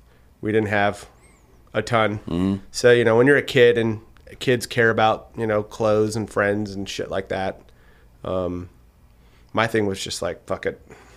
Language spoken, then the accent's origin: English; North Dakota, United States; also born or lived in Canada; I grew up in northeastern North Dakota.